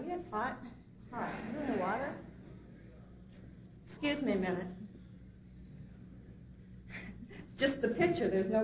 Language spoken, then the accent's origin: English; Iowa, United States; You know, I grew up in Iowa, and I don't know about you, but that was my first resentment where I realized I was landlocked.